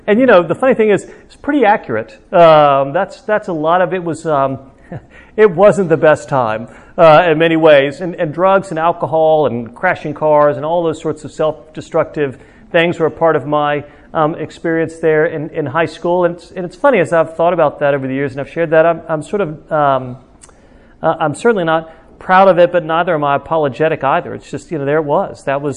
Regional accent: Orlando, Florida, United States; born there; also born or lived in Rome, Georgia / Atlanta, Georgia / Memphis, Tennessee / Greensboro, North Carolina; I was born in Orlando, Florida, and then from there we went very briefly to Rome, Georgia, from Rome, Georgia to Atlanta, Georgia

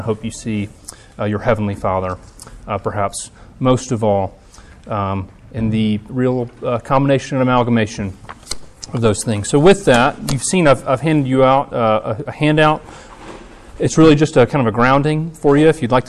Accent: Trussville, Alabama, United States; I'm local. I grew up in Trustville, just up the road, which, as y'all know, Trustville is a bit in this kind of neck of the woods that is part. It touches Birmingham, so it feels suburban in a lot of ways

